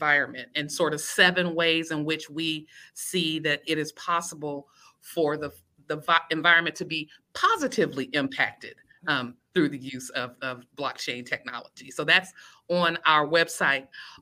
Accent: Ohio, United States; I'm originally from Ohio, which is the Midwest. And that was a big, you know, factory kind of town.

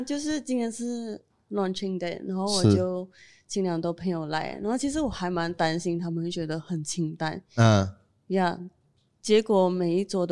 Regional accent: Kuala Lumpur, Malaysia; 我是皮爵出生，然后搬去不用住。

